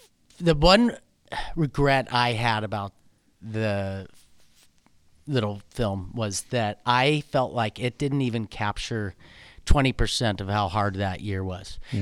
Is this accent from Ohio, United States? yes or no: no; Denver, Colorado, United States; born there; also born or lived in Dallas / Louisville / St. Louis; now in Southern California, United States; I was born in Denver, and then I lived in Dallas and Louisville.